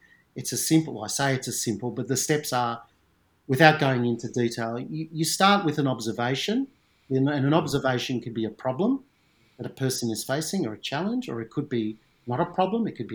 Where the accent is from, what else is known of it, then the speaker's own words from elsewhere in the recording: Melbourne, Victoria, Australia; when I was about 12 years old, in growing up in Melbourne